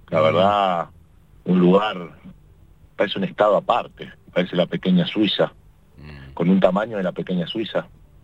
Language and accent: Spanish; Patagonia, Argentina; para los ojos que somos patagónicos